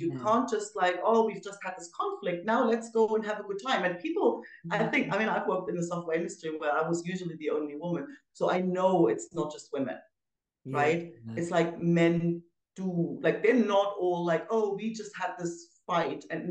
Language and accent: English; Germany; now in Spain; Well, I'm originally from Germany. I've been around, like, my background's as varied as the countries I've lived in. But for the last 20 years, I've been living in the south of Spain